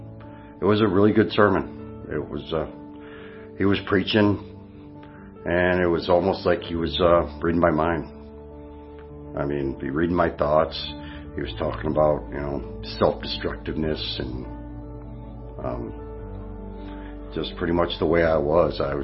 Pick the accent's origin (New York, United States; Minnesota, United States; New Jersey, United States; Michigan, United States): Michigan, United States; moved away as an adult; also born or lived in West Virginia; I was living in West Virginia. I'm originally from Michigan. Lived here till I was about 40 years old. Then we had some issues, and we ended up moving out of state.